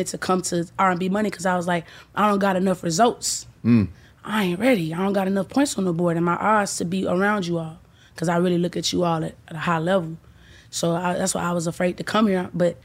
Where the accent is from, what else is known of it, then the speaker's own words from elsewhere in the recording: Memphis, Tennessee, United States; Yeah, so born and raised in Memphis, Tennessee